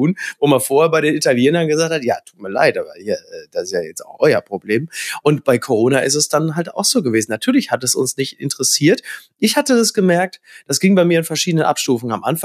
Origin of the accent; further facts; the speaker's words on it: Castrop-Rauxel, North Rhine-Westphalia, Germany; dass das Stadtfest in meiner Heimatstadt Castrop-Rauxel abgesagt ist